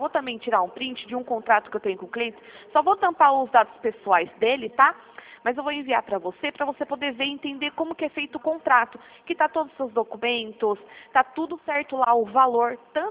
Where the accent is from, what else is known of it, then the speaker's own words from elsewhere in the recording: Piracicaba, São Paulo, Brazil; eu sou aqui de Piracicaba, né? Não sei se a senhora já conheceu a cidade da Pamonha.